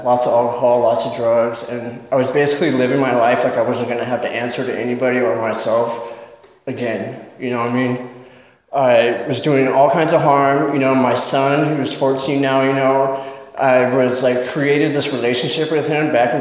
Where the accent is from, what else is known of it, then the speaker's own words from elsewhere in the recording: Templeton, United States; I was born and raised in Templeton. I come from a good family.